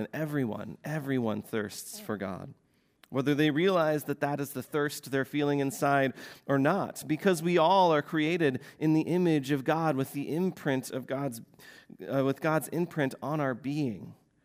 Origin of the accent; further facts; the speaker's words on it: Farmersville, Iowa, United States; when I was growing up in Farmersville, Iowa, we, as high school students, often found extra work on the side in the summer baling hay for other neighboring farmers.